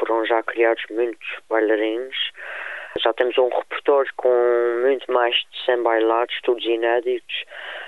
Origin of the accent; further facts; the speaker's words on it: Azores, Portugal; Achei que estava na altura de fazer um espetáculo sobre as coisas bonitas da minha terra. Foquei mais na parte da natureza, dos sons, dos elementos terra, lava. E gostava imenso de dar a conhecer as outras ilhas